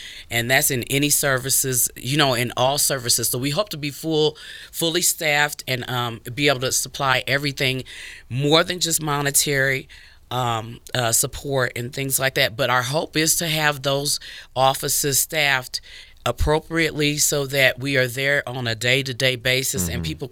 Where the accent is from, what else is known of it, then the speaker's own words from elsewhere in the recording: Peoria, Illinois, United States; I'm from Peoria, Illinois, from the Midwest, and I was working for the Civic Center.